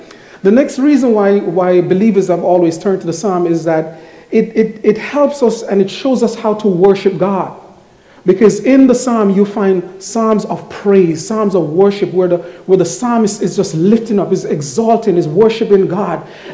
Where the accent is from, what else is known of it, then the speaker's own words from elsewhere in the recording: Jamaica; now in United States; I'm from Jamaica, and I tell guys all the time that anything below 65, I need a jacket.